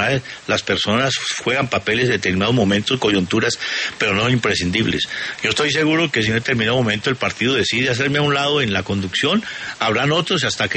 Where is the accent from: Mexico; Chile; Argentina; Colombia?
Colombia; Sentir que somos colombianos